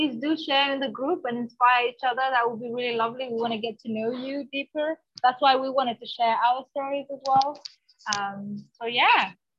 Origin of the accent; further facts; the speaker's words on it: Kenya; but I was born in Kenya, grew up in Kenya, East Africa, and I am Kenyan.